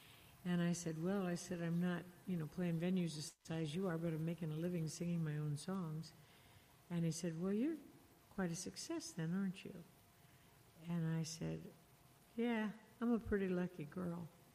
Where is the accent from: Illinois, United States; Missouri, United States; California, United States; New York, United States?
California, United States; Palo Alto; I grew up in Palo Alto in Santa Clara, and then we ranched weekends, so out in San Joaquin Valley in the weekends.